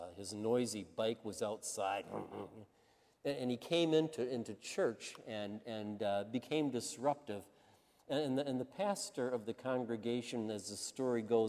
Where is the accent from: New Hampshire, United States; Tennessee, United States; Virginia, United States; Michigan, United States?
Michigan, United States; Now, when you're a kid growing up in Western Michigan and hear that kind of language from the pulpit